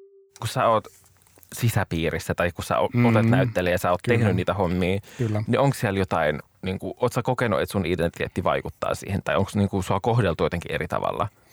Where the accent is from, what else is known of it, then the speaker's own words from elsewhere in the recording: Vantaa, Uusimaa, Finland; mä oon itse kotoisin Länsi-Vantaalta